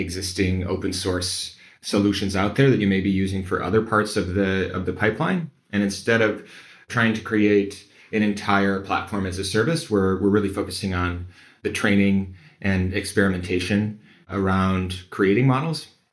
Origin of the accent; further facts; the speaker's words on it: Midwest, United States; I'm from the Midwest, the heartland of America.